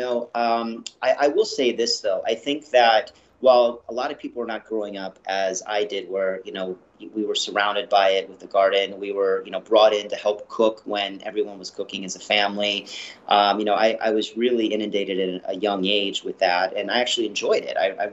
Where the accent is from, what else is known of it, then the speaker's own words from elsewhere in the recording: Boston, Massachusetts, United States; born there; now in Los Angeles, United States; I was born in Boston, actually, but have been living in LA for over 20 years now. So I feel like I definitely am a true Angeleno at this point.